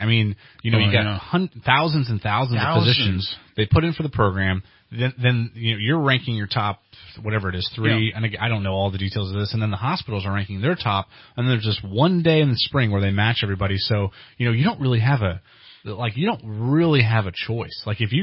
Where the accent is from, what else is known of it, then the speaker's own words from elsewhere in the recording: Oregon, United States; He's like, I'm not going to stay in rural Oklahoma. I'm from Oregon.